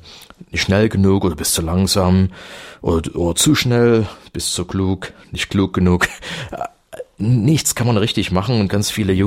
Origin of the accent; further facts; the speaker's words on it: Dresden, Saxony, Germany; Zum Beispiel jetzt Leipzig, Dresden, wo ich herkomme, fast jeden Tag, jede Woche Demonstrationen, Gegendemonstrationen.